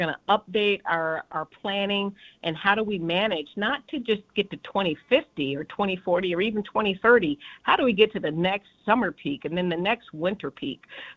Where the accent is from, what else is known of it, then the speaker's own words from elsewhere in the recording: San Antonio, Texas, United States; I was born and raised in San Antonio, so this is my, I grew up on the east side of town.